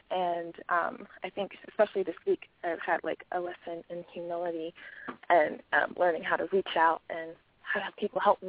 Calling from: Virginia, United States; I'm calling from Virginia.

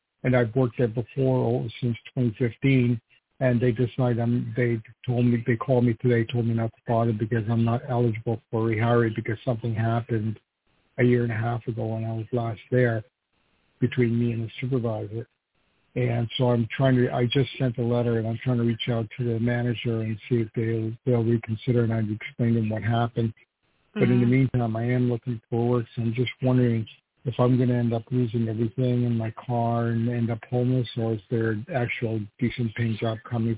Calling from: New York, United States; I'm calling from New York.

